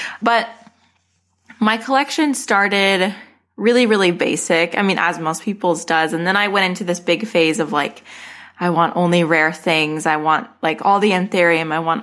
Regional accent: Arizona, United States; well, I'm from Arizona. My collection started in Arizona

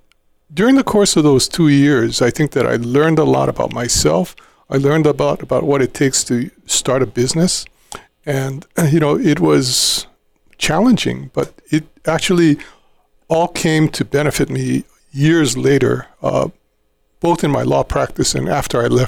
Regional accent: Lanai, Hawaii, United States; And on top of that, I was from Lanai. I didn't come from Honolulu, so I didn't know a lot of people in Honolulu.

